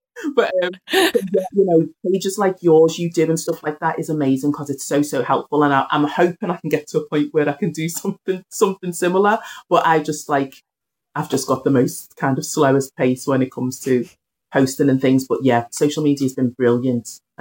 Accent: Liverpool, North West England, United Kingdom; I've thankfully met someone in Liverpool in my hometown who I love dearly.

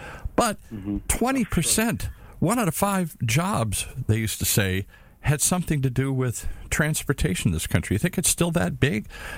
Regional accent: Detroit, Michigan, United States; I grew up in Detroit in the belly of the beast. My dad was an executive for Chrysler Corporation. Everybody on my block, every kid I knew at school, their father had something to do with the car business.

